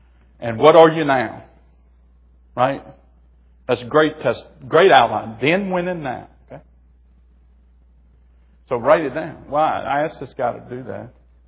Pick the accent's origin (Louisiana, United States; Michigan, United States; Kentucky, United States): Louisiana, United States; I said, "Well, I'm from Louisiana."